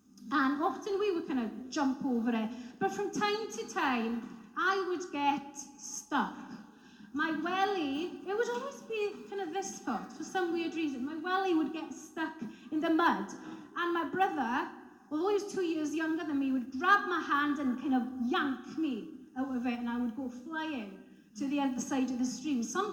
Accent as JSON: {"language": "English", "region": "Wales", "country": "United Kingdom", "tie": "born or raised there", "lives_now": "Scotland", "said": "I am not from Scotland, like the majority of us in here. I'm in good company. But I am from the UK, I'm from Wales. So from the age of 10, 11, I was brought up on a beautiful small holding. And it was great, brought up from 0 to 10 in the town."}